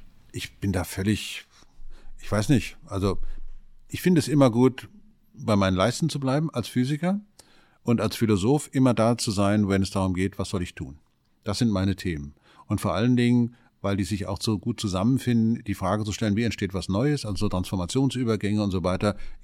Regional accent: Hesse, Germany; Also ich komme aus Oberhessen

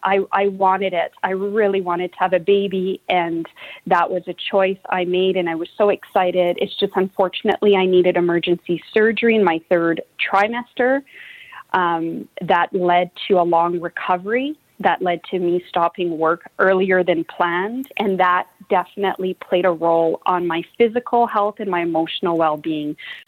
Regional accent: Bonnyville, Alberta, Canada; now in Edmonton, Canada; I did have a satellite clinic in Bonnyville, Alberta, my hometown, for 4 years.

